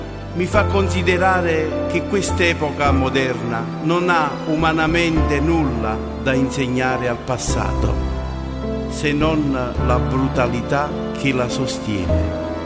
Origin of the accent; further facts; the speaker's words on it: Pozzilli, Molise, Italy; Il lavoro è tutto in dialetto del mio paese natio, Pozzilli, piccolo paese della provincia di Isernia nel Molise.